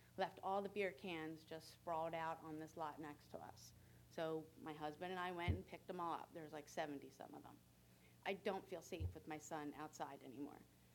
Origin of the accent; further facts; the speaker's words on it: Pennsylvania, United States; But we came from Pennsylvania, so we were, you know, my grandfather lived in Sherwood Forest, which is the division right next to it.